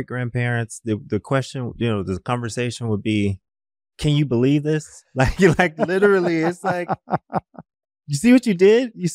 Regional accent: the South, United States; The reason that I say that is I grew up in the South.

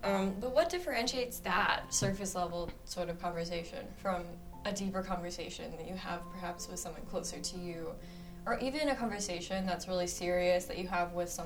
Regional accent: Arizona, United States; Noam Chomsky moved to my hometown in Arizona because he retired there and he's now a professor at U of A.

